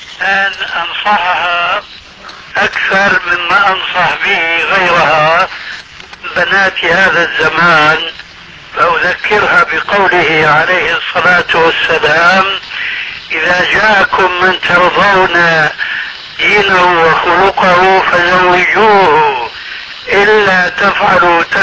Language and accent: Arabic; Syria